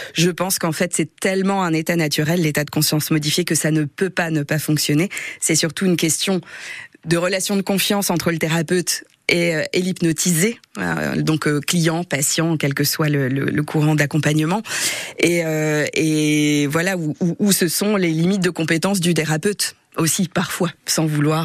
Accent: Lille, Hauts-de-France, France; moved away as an adult; 700 kilomètres de Lille, exactement, je viens du nord de la France, après 46 ans de bons et loyaux services lillois

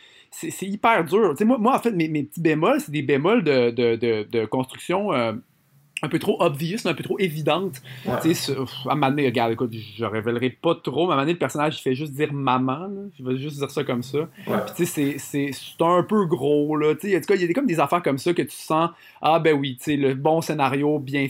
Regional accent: Quebec, Canada; moi, comme tu dis, je suis un Québécois

